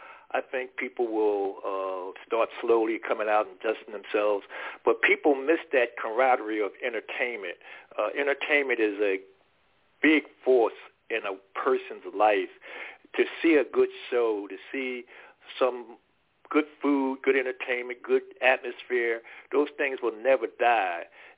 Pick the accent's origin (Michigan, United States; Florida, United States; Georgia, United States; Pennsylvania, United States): Pennsylvania, United States; Philadelphia; because I'm from Philadelphia, I knew ….